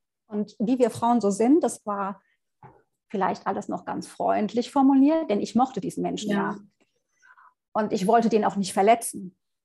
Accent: North Rhine-Westphalia, Germany; Ich komme aus der Nähe von Bonn, was jetzt natürlich ein relativ großes Gebiet ist und recht vage gehalten.

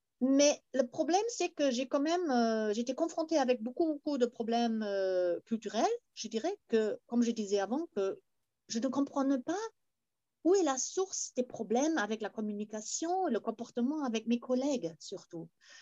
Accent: Berlin, Germany; also born or lived in Pau, France; en Allemagne, à Berlin, je me sens quand même allemand. Il n'y a personne qui me demandait, oh, tu viens d'où ou quelque chose, parce que je parle quand même allemand comme une Allemande, et on

